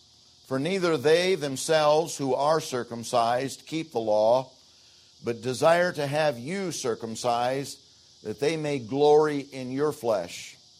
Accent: Michigan, United States; But I grew up in Michigan on a farm, and we had 10 acres

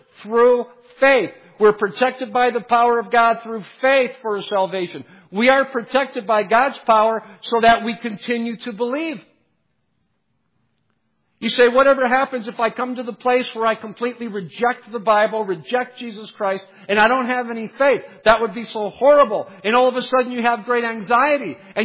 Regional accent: Cleveland, Ohio, United States; You know, I'm from Cleveland, Ohio.

